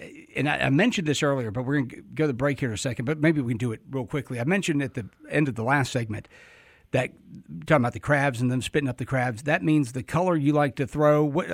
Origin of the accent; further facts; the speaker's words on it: Alabama, United States; Growing up in the Delta fishing, we had redfish